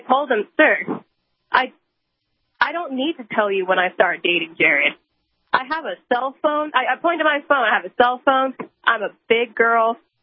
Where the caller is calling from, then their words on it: Austin, Texas, United States; Good afternoon. I'm calling from Austin, Texas.